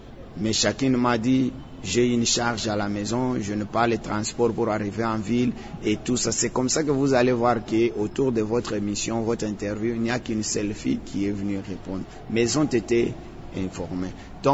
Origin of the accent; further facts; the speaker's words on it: Kasaï-Central, DR Congo; d'abord chez nous, au Kassai Central, la place de la femme, c'était à la cuisine